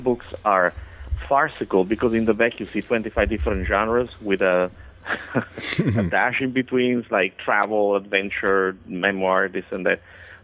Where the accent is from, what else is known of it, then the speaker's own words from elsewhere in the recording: Italy; English is a second language; moved away as an adult; also born or lived in California / Miami; now in United States; And I hail from Italy originally, but at 20 I came to the States. I went to California at the University of Southern California, cinema production. And then I've been living in Miami and now in the Washington area.